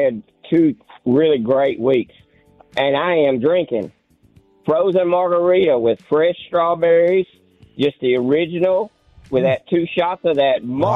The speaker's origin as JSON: {"language": "English", "town": "Pleasant Grove", "country": "United States", "tie": "born or raised there", "said": "Boulevard to flirt with the girls in Pleasant Grove. And the greatest thing that ever happened to me was growing up in the Grove."}